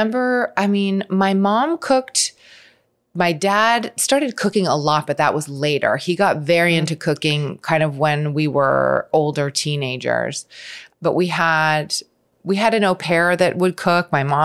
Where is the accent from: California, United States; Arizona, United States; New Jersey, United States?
California, United States; Los Angeles; born there; also born or lived in New York City / Santa Monica; I was born here in Los Angeles, in Hollywood. Mm. We kind of went back and forth between New York City and Santa Monica a lot.